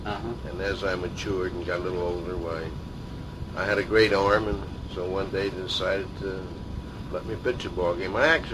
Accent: Midland Park, New Jersey, United States; Well, I was born in Prospect Park, New Jersey, a suburb of Patterson, and raised in a small town close by Midland Park, New Jersey.

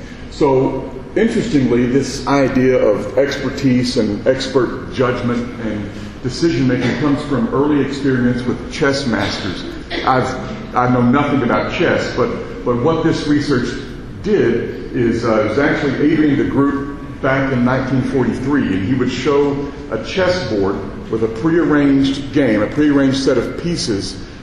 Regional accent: Texas, United States; I'm from Texas and we have a lot of good old boy networks

